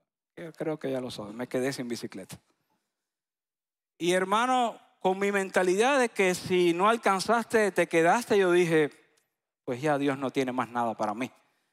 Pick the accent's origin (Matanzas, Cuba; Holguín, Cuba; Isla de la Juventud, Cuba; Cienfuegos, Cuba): Isla de la Juventud, Cuba; La isla se llama la Isla de la Juventud. Así como usted me ve de 40, yo realmente tengo 80 años porque somos de la Isla de la Juventud.